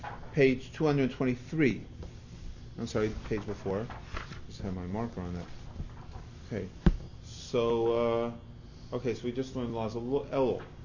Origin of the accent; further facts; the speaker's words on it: Los Angeles, California, United States; I'm from Los Angeles, I'm going back.